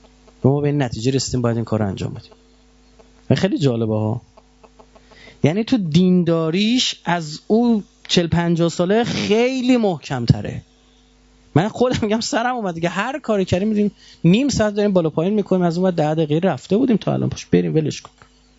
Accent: Iran; آقا ما ایرانیم

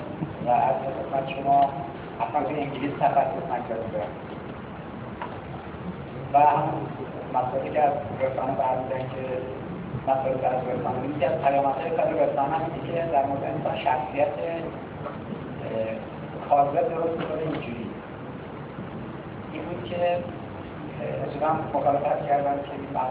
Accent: Tehran, Tehran Province, Iran; born there; من که شناختم هم نوشته شده متولد تهرانم

